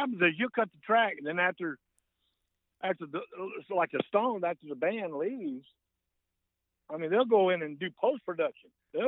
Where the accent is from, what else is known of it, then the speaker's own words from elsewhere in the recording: Florida, United States; now in Nashville, United States; I was born and raised in Florida, and I moved up here in 69, but I've been here, God, 50 years. Here in Nashville for 50 years, yeah.